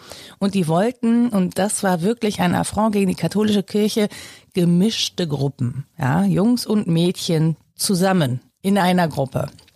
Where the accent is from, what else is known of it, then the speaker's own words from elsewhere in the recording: Mönchengladbach, North Rhine-Westphalia, Germany; wir kommen aus Mönchengladbach. Also es gibt einen … in Mönchengladbach und einen in Viersen.